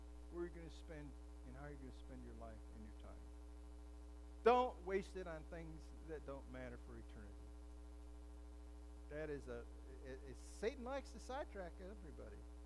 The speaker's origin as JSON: {"language": "English", "country": "United States", "said": "I'm in America. I celebrate the 4th of July because I'm an American."}